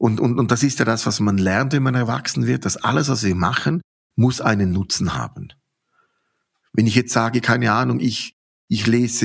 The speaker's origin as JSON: {"language": "German", "country": "Switzerland", "said": "was ich als Schweizer jetzt nie machen würde"}